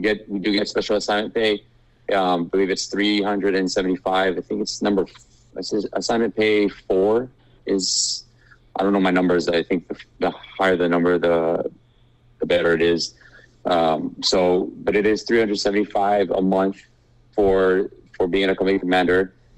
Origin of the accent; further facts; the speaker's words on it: Hawaii, United States; Yeah, I mean, I think growing up in Hawaii and then being stationed in California